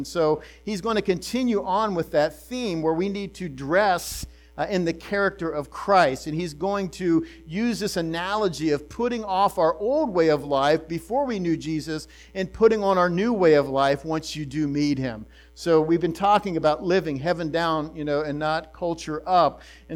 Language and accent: English; Ohio, United States; And, you know, I grew up here in Ohio golfing